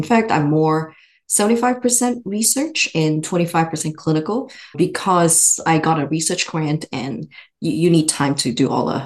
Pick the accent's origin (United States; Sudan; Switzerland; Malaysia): Malaysia; I'm originally from Malaysia, and after finishing my medical school, actually, I trained in both Ireland and Malaysia.